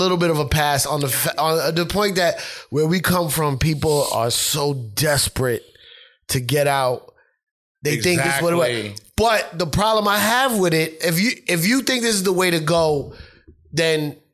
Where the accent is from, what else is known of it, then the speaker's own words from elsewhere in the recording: New York, United States; I grew up in New York, so yeah. I was always around the music industry.